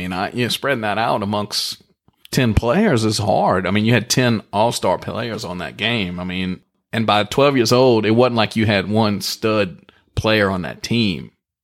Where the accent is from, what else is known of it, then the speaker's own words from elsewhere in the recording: Thibodaux, Louisiana, United States; So we grew up in Thibodaux, Louisiana our whole lives and never went to a crawfish ball, never ate crawfish.